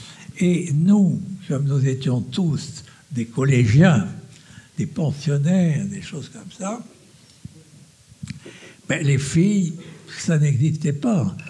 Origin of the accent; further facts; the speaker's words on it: France; Oh, mais je ne parle pas un mot d'anglais. Non, quand on est français, on ne parle pas l'anglais.